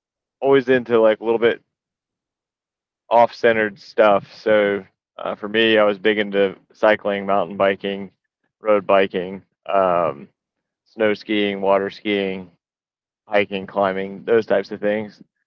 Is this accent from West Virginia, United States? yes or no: yes; Huntington, West Virginia, United States; also born or lived in Atlanta; Yeah, so I was born in the 90s in Atlanta, Georgia, and then moved from there to Huntington, West Virginia, and then grew up there more or less until I was 18